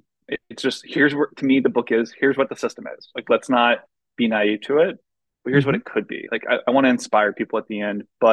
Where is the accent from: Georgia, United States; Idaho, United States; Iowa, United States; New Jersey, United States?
Iowa, United States; Cedar Rapids; Yeah, so I'm from Cedar Rapids, Iowa. I grew up there, went to college at Grinnell in Iowa, went to grad school at University of Wisconsin-Madison.